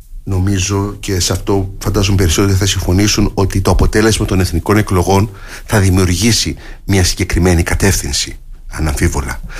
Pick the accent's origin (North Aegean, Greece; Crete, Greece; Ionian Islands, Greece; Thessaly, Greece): Crete, Greece; Heraklion; Είμαι γέννημα θρέμα της πόλης, της παλιάς πόλης, της Καστροπολιτείας και θέλω να βλέπω την πόλη μου να βελτιώνεται